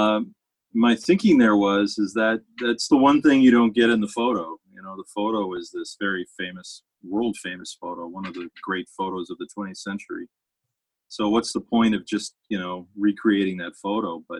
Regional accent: Ohio, United States; The soldiers were first sent to my hometown, which was this little tiny town outside of Akron, very much like the town in punk rock and Mobile Homes.

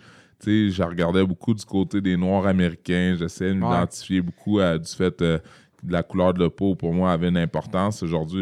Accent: Quebec City, Quebec, Canada; Moi, je suis né à Québec, mais c'est Charlebourg plus. Ouais. Puis après ça, on a déménagé à Beauport. Alors, quand j'avais l'âge de 11 ans environ... Quand je suis né, on habitait plus 47e rue Ouest, là, okay. dans le bas de Charlebourg.

